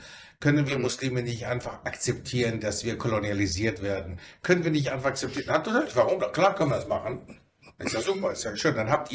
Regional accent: Greece; also born or lived in Germany; Ja, ich bin europäischer Muslim, ich bin Grieche und Deutscher. Ich lebe in Europa, ich lebe in England, ich lebe in Griechenland, ich lebe in Deutschland.

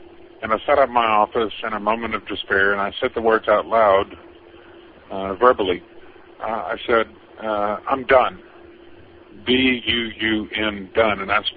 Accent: Houston, Texas, United States; because I grew up in Houston, there are 27 bayous in the city of Houston.

